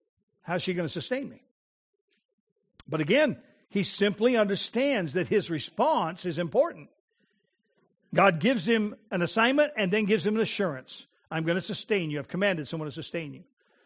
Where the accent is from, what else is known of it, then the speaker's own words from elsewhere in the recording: Colorado, United States; because I grew up in the Colorado and spent a lot of time in the Rocky Mountains